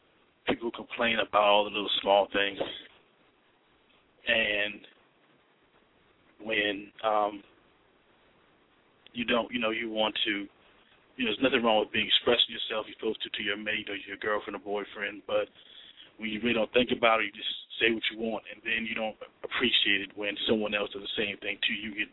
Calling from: Richmond, Virginia, United States; I'm calling from Richmond.

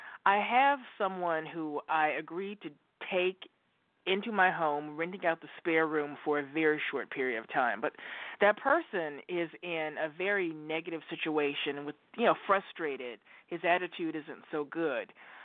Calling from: Oregon, United States; calling you from Oregon.

